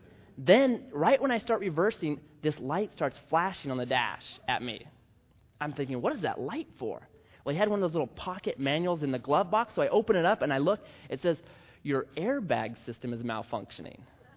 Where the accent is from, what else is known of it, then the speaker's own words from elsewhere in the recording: Grants Pass, Oregon, United States; I called up the guy. I said, I'm from Grants Pass, and I'm thinking about driving up there today